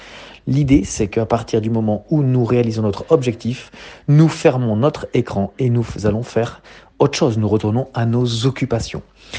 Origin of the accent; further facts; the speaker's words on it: France; je suis français, j'ai 45 ans